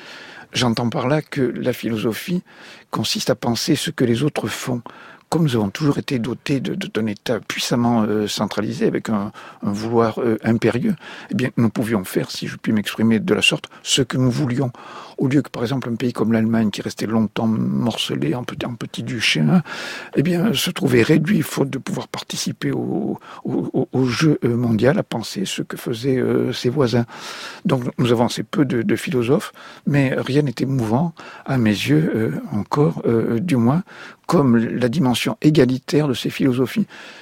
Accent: France

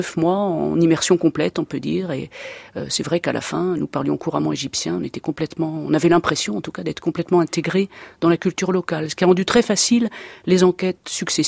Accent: France; Pour une femme, en tant que Française, en tant que, en l'occurrence, catholique

